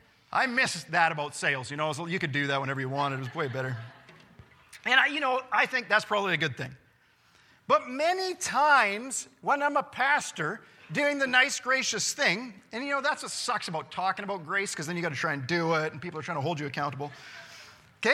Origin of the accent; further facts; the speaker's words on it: Canada; because I'm a Canadian pastor.